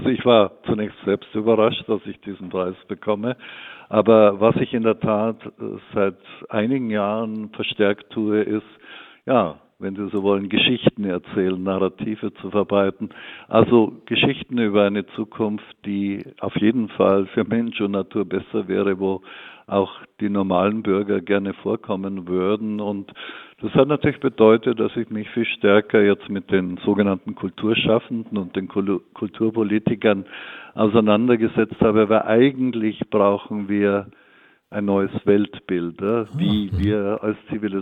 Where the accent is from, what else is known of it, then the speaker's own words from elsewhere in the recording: Bavaria, Germany; born there; ich bin selbst in einem Holzhaus geboren in Niederbayern, das 500 Jahre alt ist.